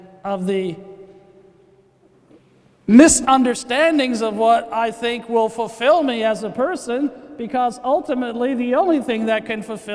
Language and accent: English; Columbus, Ohio, United States; born there; now in Philadelphia, United States; even though I was born in Columbus, Ohio, and will forever be a Buckeye, part of me is also now Philadelphian because I've been here for so long and have lived here twice.